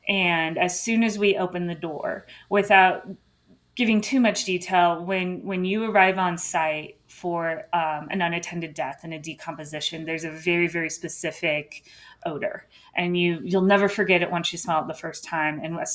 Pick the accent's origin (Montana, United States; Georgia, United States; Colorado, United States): Colorado, United States; Littleton; So I'm from Colorado. Grew up here in Littleton, went to CSU.